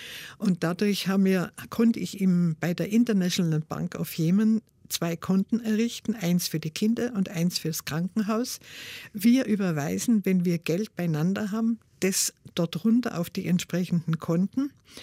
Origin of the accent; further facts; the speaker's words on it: Ulm, Baden-Württemberg, Germany; also born or lived in Mannheim; Ja, ich war verschüttet in Ulm. Das war prägend.